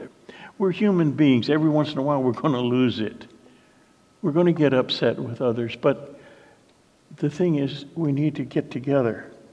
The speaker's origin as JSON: {"language": "English", "region": "New Jersey", "country": "United States", "tie": "born or raised there", "also_born_or_lived": "Pennsylvania", "said": "I remember growing up in New Jersey and Pennsylvania."}